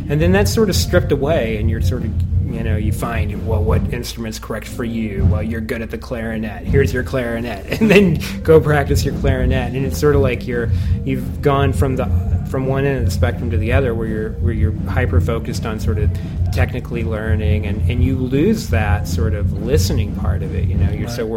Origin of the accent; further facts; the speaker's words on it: Illinois, United States; we lived out in the country. I'm from Southern Illinois, so I didn't, you know, it wasn't like go down the street to the guitar teacher or anything.